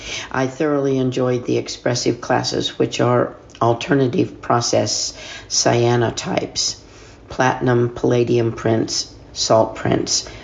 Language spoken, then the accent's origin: English; Hale Center, Texas, United States; That's how I got the interest in all that. Being a yearbook photographer for a small school in Texas, you pretty much do everything.